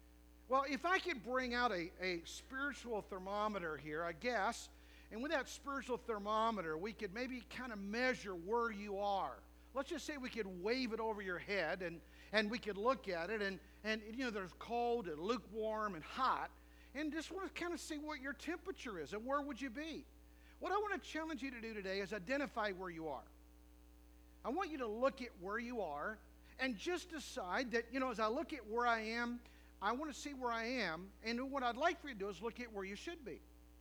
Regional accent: West Virginia, United States; You know, when I was a kid growing up in West Virginia, we had this kid in our class

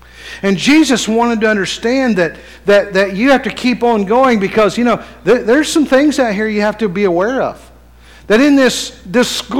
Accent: West Virginia, United States; Now, we had this little lake nearby our place where I grew up in West Virginia.

